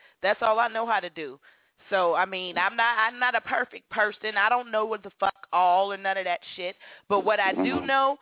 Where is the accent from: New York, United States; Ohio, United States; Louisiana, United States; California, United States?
California, United States; San Diego; I mean, I grew up in San Diego with everybody.